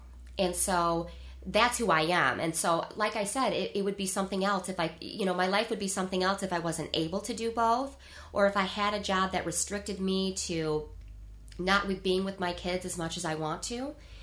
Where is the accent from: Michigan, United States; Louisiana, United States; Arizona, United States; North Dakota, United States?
Michigan, United States; Because you probably went a half day like I did growing up in Michigan.